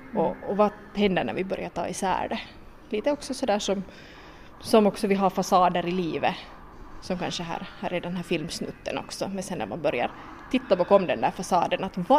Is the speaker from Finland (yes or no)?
yes; Finland; så vi är alltså finländare